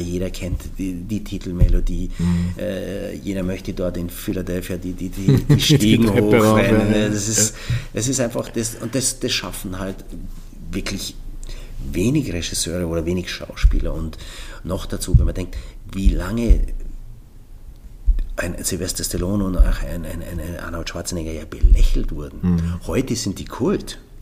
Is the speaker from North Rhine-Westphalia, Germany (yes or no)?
no; Bavaria, Germany; In Allgäu. Okay. Ja. Also und in Südbayern sozusagen.